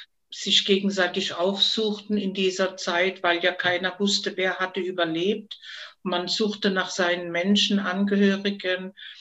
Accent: Heidelberg, Baden-Württemberg, Germany; ich bin 1950 geboren und zwar in Heidelberg und bin da auch aufgewachsen in der Pfaffengasse.

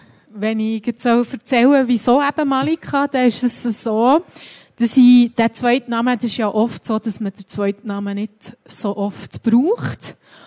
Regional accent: Niederwangen, Bern, Switzerland; Also, ich bin in Bern aufgewachsen und genauer gesagt bin ich in Niederwangen aufgewachsen.

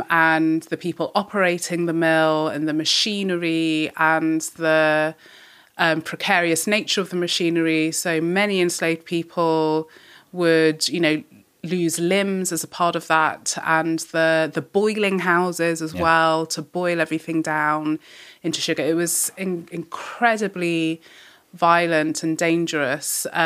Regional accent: England, United Kingdom; So I'm specifically English and British.

